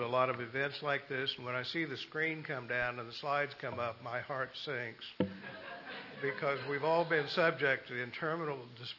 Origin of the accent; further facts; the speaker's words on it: Kansas City, United States; yes, I'm from Kansas City